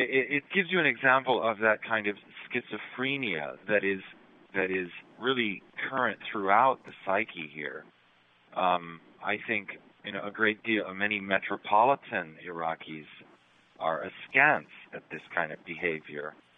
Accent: United States; It's very difficult now for me as an American to go around the city

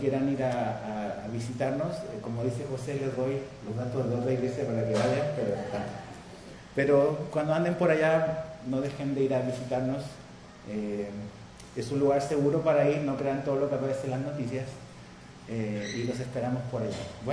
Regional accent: Chile; now in Cancún, Mexico; Soy chileno, pero hace 24 años estoy en Cancún, México.

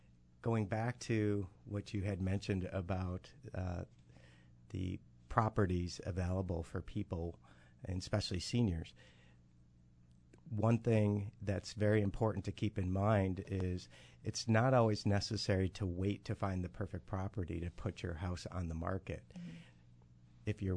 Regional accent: New York, United States; now in North Towns, United States; I grew up in the South Towns, and I currently live in the North Towns. So anywhere from, East Aurora, Orchard Park, all the way to Niagara County.

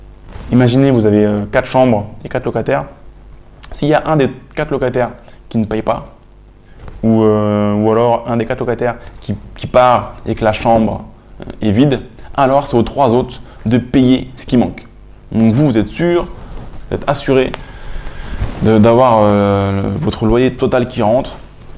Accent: Cergy-Pontoise, Île-de-France, France; J'ai grandi à Cergy-Pontoise.

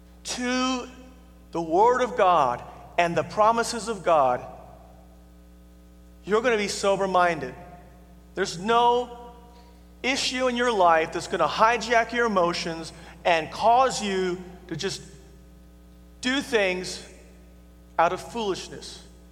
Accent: Oklahoma, United States; now in Texas, United States; Now, you know, I grew up in Oklahoma, and I live in Texas, and I know you all think that we're not from the South.

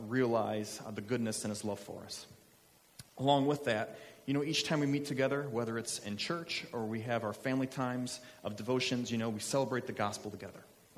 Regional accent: Illinois, United States; I grew up playing baseball. I'm from Illinois.

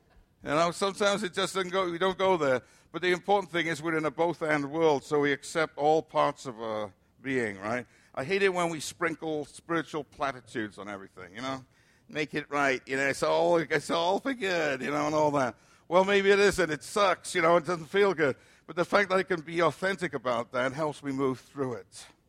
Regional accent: Cardiff, Wales, United Kingdom; But they did it in my hometown of Cardiff.

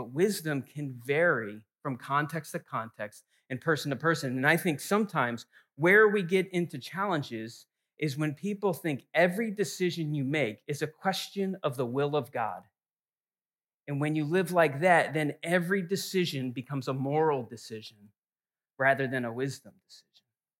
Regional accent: New England, United States; I grew up in New England, and so we went to games in Boston

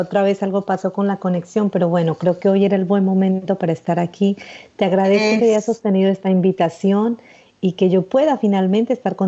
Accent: Amazonas, Colombia; born there; Yo nací primero en una tierra en la que es muy fácil estar despierto. Yo nací en el Amazonas, en Colombia, rodeada de selva, de ríos, de canto de pájaros, de serpientes, de arañas, de sapos.

